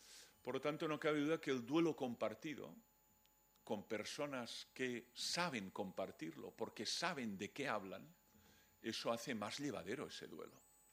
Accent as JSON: {"language": "Spanish", "town": "Barcelona", "region": "Catalonia", "country": "Spain", "said": "en la ciudad de Barcelona, que es de donde vengo, ¿no?"}